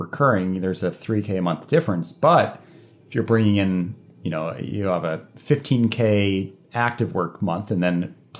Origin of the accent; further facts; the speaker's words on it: Florida, United States; now in Virginia, United States; I'm from Florida where I'm used to not having that too. And then moving up to Virginia.